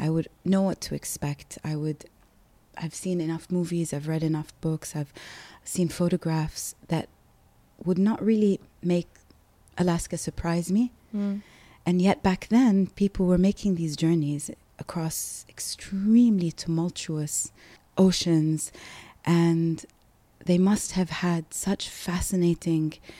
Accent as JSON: {"language": "English", "country": "Kuwait", "said": "Yeah, so I'm from Kuwait, but I've grown up in many different places. But I've always been very much attached to Kuwait as home."}